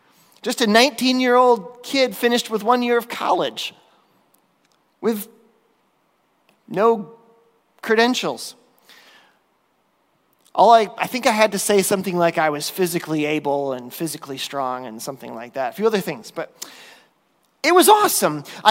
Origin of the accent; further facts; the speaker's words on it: Michigan, United States; As some of you may know, I grew up in Michigan, and it had been my lifelong dream to that point to someday go to Alaska.